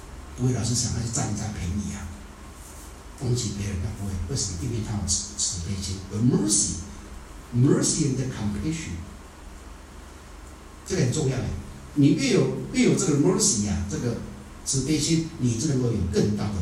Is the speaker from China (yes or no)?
no; Taiwan; 你听过不？我们台湾人讲的，你们听过？